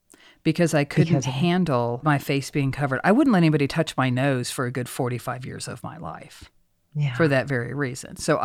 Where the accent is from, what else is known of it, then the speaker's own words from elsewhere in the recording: Oklahoma, United States; Remember, I'm a hillbilly from Oklahoma.